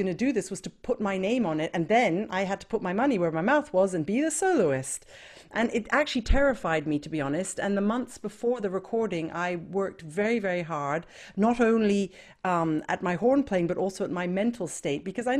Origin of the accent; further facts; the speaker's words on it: England, United Kingdom; moved away as an adult; I came from England.